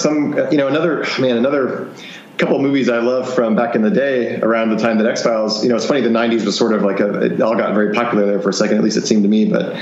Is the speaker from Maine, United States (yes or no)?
no; Florida, United States; When I was a kid, I was growing up in Florida, South Florida, but you always heard about Breeze, which is a little town in the Panhandle, very close to where I went to school.